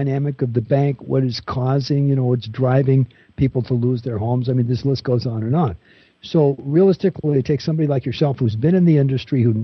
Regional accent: Bell, California, United States; I'm an old Los Angelino. I was brought up in Los Angeles. And I know you're. Oh, yeah. And by the way, I came from the most famous city in Southern California.

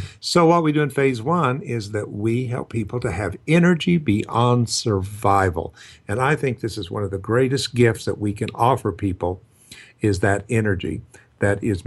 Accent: Tulsa, Oklahoma, United States; You know, I was raised in Tulsa, Oklahoma, and I was drug around to all these tent revival healers

